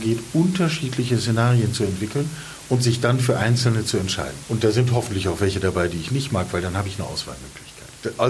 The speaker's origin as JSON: {"language": "German", "region": "Northern Germany", "country": "Germany", "said": "wir kommen beide aus dem Norden, entschuldige die maritimen Bilder"}